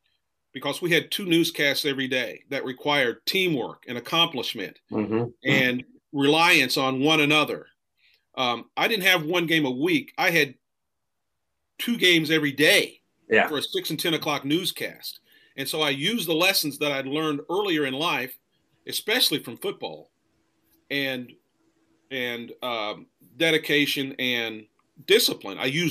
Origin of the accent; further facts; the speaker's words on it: Texas, United States; I had all that motivation growing up in a military family and growing up in Texas high school football.